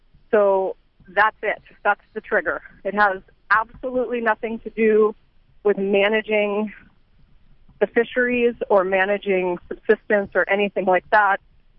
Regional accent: Alaska, United States; I work for Stand for Salmon. I'm from Alaska. I'll be up in Bethel on Tuesday

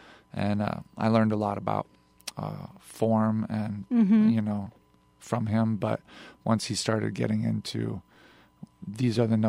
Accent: Colorado, United States; also born or lived in Tennessee; Kind of back and forth between Colorado and Tennessee.

